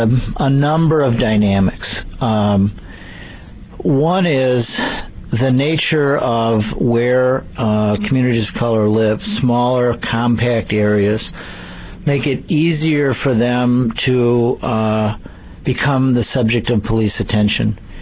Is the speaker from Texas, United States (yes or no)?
no; Chicago, Illinois, United States; I grew up in Chicago. I think Chicago, at least in part, is a city that recognizes more its own sins